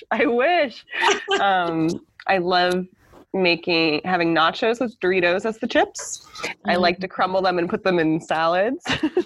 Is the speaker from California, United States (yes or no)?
yes; California, United States; There's a little candy shop where I grew up in California